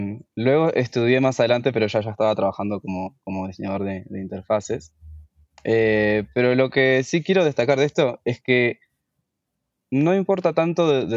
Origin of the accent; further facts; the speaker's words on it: Uruguay; Soy de Uruguay